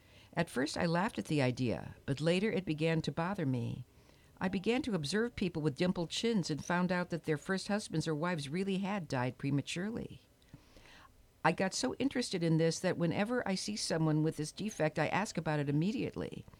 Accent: Transylvania, Romania; But we're from Dracula country. There was lots of that stuff.

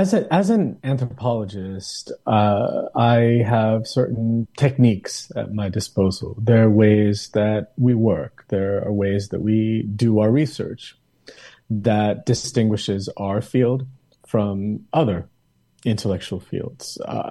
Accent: United States; Though I grew up in the United States, though I was born and raised in this country, I really didn't feel that I had very much to say about where I've lived for most of my life.

